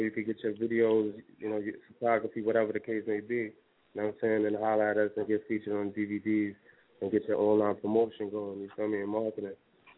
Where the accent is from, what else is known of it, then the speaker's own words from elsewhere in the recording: Harlem, New York, United States; I'm from Harlem, you know, basically I'm an independent artist